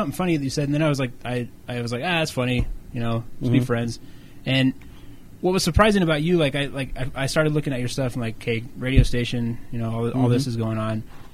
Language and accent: English; Glenwood Springs, Colorado, United States; Okay, I'm from Glenwood Springs, okay?